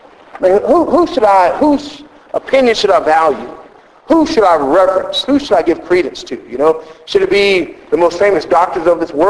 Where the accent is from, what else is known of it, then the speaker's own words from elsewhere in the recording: United States; as all of you probably know, I'm from the United States